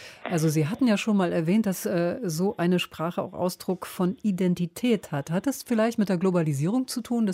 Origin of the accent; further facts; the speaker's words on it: Berlin, Germany; accent: Berlin; die Resterampe des Plattdütschen bin hier mit meinem Berliner Dialekt.